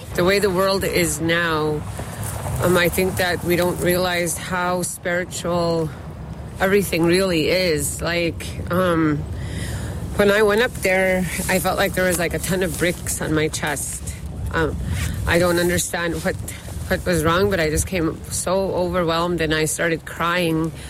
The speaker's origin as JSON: {"language": "English", "town": "Fort Yukon", "region": "Alaska", "country": "United States", "said": "I am from Fort Yukon, Alaska."}